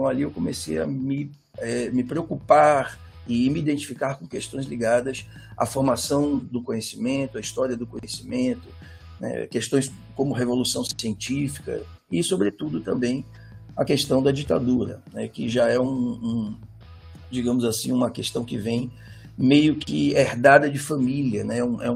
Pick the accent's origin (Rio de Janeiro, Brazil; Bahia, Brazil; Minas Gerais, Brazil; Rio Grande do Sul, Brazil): Bahia, Brazil; also born or lived in São Paulo; Eu nasci em São Paulo, né? Eu morei minha vida inteira na Bahia, sou quase um baiano postiço, eu costumo brincar, né?